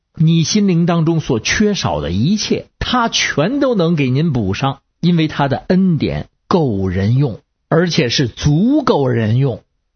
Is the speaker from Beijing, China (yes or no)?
yes; Beijing, China; 我是北京的